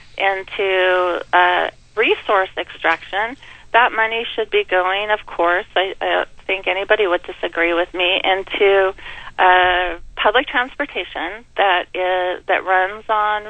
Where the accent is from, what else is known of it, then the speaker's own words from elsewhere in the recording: California, United States; I know I come from the California that is working class, that struggles